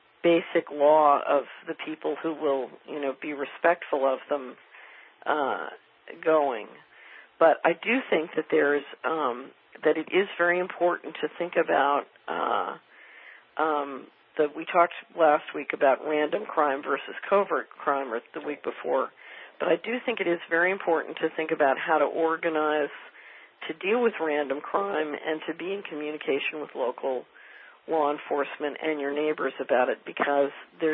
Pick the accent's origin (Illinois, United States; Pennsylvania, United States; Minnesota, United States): Pennsylvania, United States; Philadelphia; also born or lived in New York / Washington; living in New York and Washington and growing up in Philadelphia